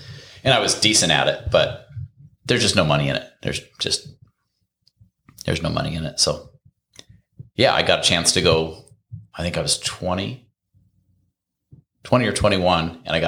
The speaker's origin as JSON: {"language": "English", "town": "Plummer", "region": "Idaho", "country": "United States", "tie": "born or raised there", "said": "Born and raised in Plummer. Grew up on a ranch, 650, 700 acres. Grew up logging."}